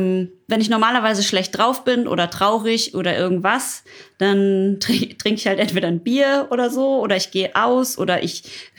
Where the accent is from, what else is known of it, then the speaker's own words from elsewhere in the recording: North Rhine-Westphalia, Germany; ich komme aus dem Ruhrpott